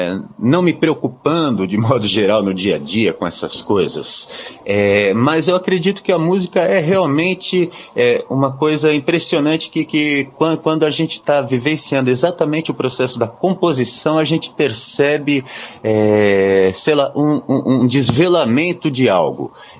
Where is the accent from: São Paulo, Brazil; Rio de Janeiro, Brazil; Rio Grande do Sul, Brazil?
São Paulo, Brazil; Santo André; now in Salvador, Brazil; Eu sou de Santo André, né? Era, né? Hoje estou morando em Salvador.